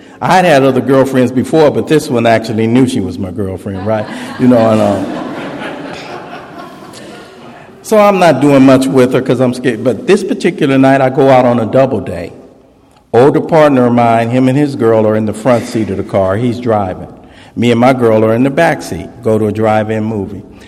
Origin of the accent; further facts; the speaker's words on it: United States; You know, I grew up at least in the States in the late 60s and early 70s.